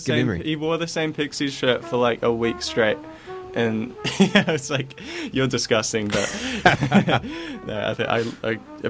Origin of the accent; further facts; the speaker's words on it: Oamaru, Otago, New Zealand; the first year I moved to Dunedin, and I was like, oh, my God, the big city of Otipoti. And, I think just growing up in Oamaru, it was a bit of a culture shock even that.